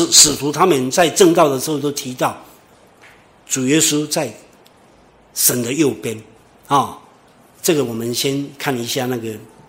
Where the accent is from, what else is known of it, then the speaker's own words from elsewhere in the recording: Taiwan; 对我们像台湾人来讲，有些人就是说我们是台湾人